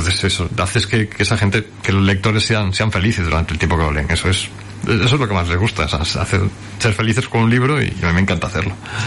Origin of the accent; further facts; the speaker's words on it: Hospitalet, Catalonia, Spain; Era de pequeño, yo vivía en Hospitalet.